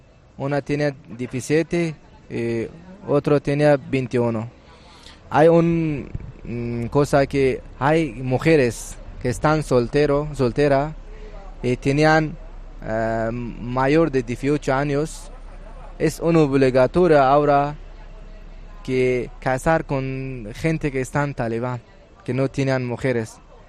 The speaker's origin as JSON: {"language": "Spanish", "region": "Herat", "country": "Afghanistan", "second_language": "Spanish", "moved": "as an adult", "lives_now": "Spain", "said": "soy de Afganistán. Y hace 6 o 6 y media meses que llevo a España."}